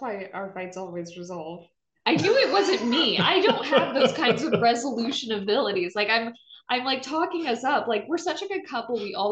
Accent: Indiana, United States; I'm from Indiana originally. So I'm like, I'm all prepared.

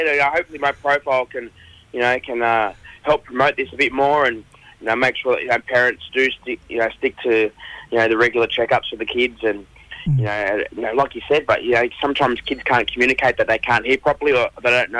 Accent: Sydney, New South Wales, Australia; My mob's from the southwest New South Wales district, the Riverina district of New South Wales, but I was born and bred on Gadigal country in Sydney.

